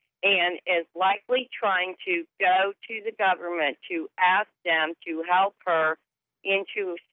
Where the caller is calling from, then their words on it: Cincinnati, Ohio, United States; I'm calling from Cincinnati, and I watch the show all the time